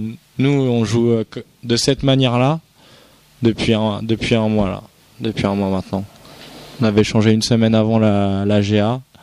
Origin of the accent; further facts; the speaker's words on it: France; Comme on est français, ça nous arrive de nous faire refuser des entraînements.